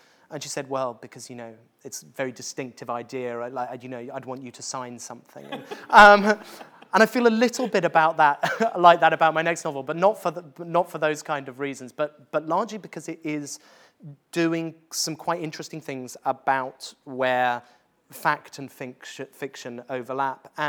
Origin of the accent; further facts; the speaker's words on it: Worthing, South East England, United Kingdom; I grew up in Worthing, which is, for those of you from outside of the UK, just a void.